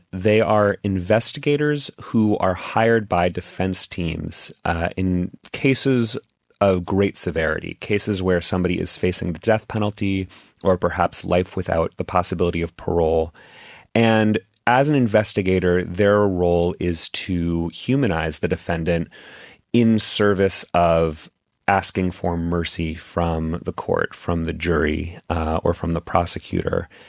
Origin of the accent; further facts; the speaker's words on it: Texas, United States; I grew up in Texas